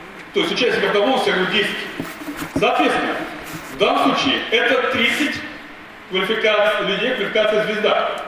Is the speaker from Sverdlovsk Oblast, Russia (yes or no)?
no; Tolyatti, Samara Oblast, Russia; я сам из Тольятти, и город Тольятти, это такой город, когда есть на заводе заказы, город живет. Когда нет, город умирает.